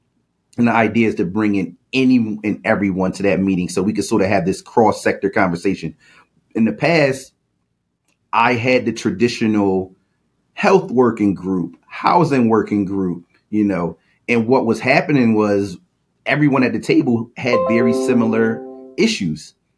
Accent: Hartford, Connecticut, United States; Because again, I'm from Hartford myself. I've grown up here.

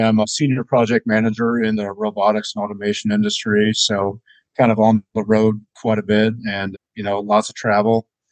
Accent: Wakefield, Nebraska, United States; now in Lincoln, United States; originally I'm from a small town in Nebraska, Wakefield, Nebraska, currently living in Lincoln. I've been in Lincoln since 2006.

